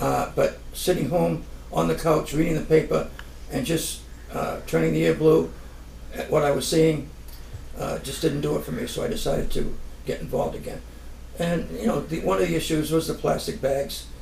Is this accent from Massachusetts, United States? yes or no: yes; Gloucester, Massachusetts, United States; I was born and brought up in Gloucester. Graduated from Gloucester High in 1963.